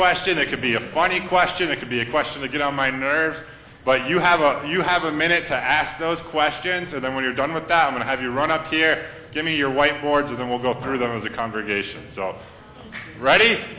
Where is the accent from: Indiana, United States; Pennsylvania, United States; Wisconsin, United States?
Wisconsin, United States; Watertown; Where am I from? I'm from Watertown, Wisconsin. That's a little dot in the state of Wisconsin.